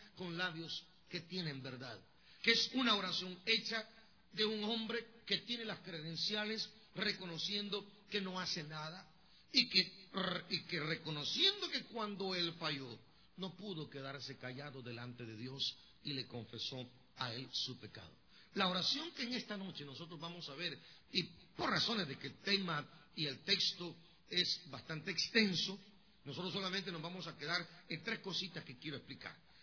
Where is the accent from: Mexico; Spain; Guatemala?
Guatemala; no hablo español como con el lenguaje, con las expresiones mexicanas, sino que estaba recién venido de Guatemala y todavía me dominaba a mí mi acento y me dominaba pues, prácticamente mis palabras o mis expresiones.